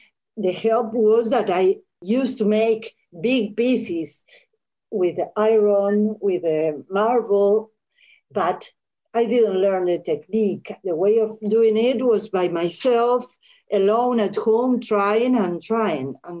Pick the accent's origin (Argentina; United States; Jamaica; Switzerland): Argentina; I was born in Argentina. My grandparents were from Russia, Ukraine, Poland. They came to Argentina